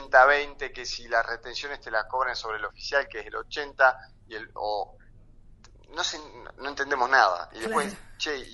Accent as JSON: {"language": "Spanish", "country": "Argentina", "said": "Como siempre, como todo argentino. Porque siempre los argentinos lo levantamos y tenemos una cosa nueva adelante."}